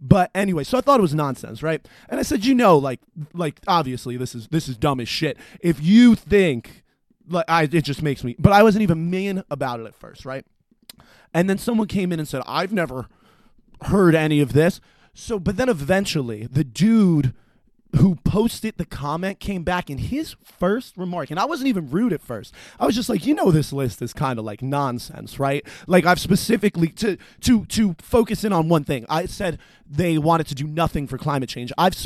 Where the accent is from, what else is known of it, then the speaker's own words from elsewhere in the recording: Pennsylvania, United States; hey, buddy, I'm from Pennsylvania. I don't live that far from you.